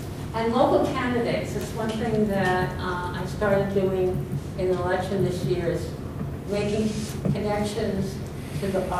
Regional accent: New York City, New York, United States; And I have to say, I'm a city girl. I was born in Brooklyn, raised in New York.

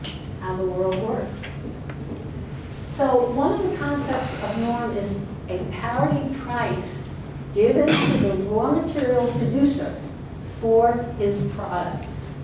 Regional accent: New York City, New York, United States; And I have to say, I'm a city girl. I was born in Brooklyn, raised in New York.

